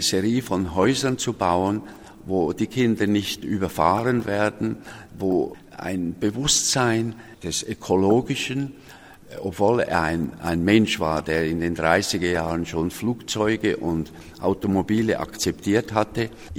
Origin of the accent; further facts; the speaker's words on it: Zurich, Switzerland; ein Bauernbub aus Bern, also durch meinen Großvater, ich bin in Zürich aufgewachsen